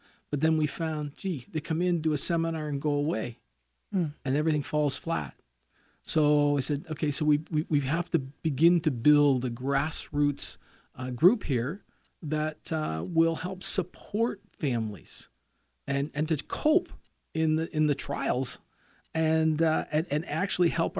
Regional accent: Hamilton, Ontario, Canada; I was born and raised in Hamilton. I did not do an awful lot of traveling as a child. I grew up in a very, very modest family in Hamilton.

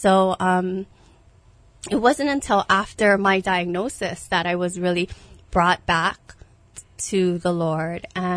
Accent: Hawaii, United States; I grew up in Hawaii, here on Oahu. I attended Moanalua High School.

